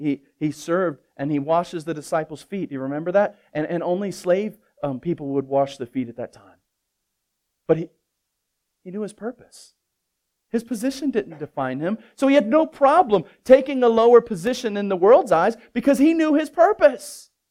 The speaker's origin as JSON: {"language": "English", "town": "Baltimore", "region": "Maryland", "country": "United States", "said": "But I'm from Baltimore and in the inner city, like hood inner city."}